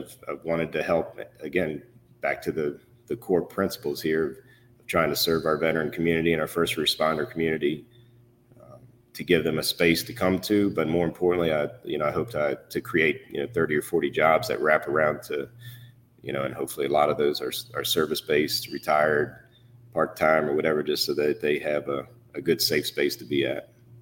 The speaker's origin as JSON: {"language": "English", "region": "East Coast", "country": "United States", "tie": "born or raised there", "said": "Like I said, we were a racing family. So we grew up on the East Coast."}